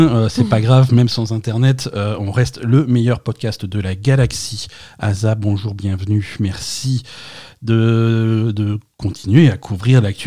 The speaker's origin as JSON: {"language": "French", "region": "Grand Est", "country": "France", "said": "je suis alsacien"}